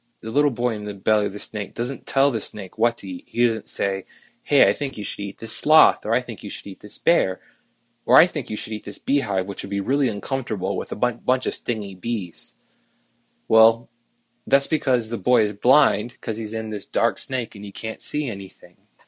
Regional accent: Iowa, United States; I'm from Iowa, so this little Iowa boy was going to go out there.

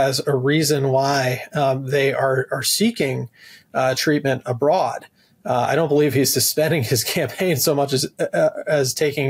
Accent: New Jersey, United States; It's actually my home district

